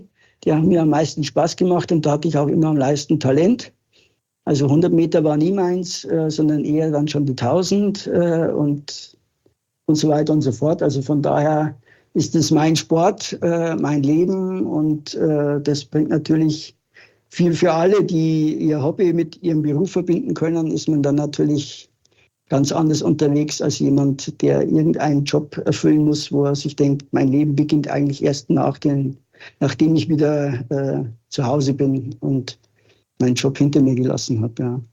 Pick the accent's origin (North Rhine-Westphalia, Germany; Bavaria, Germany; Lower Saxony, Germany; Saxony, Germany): Bavaria, Germany; Regensburg; die anderen 50% sind meine Heimatstadt, das ist Regensburg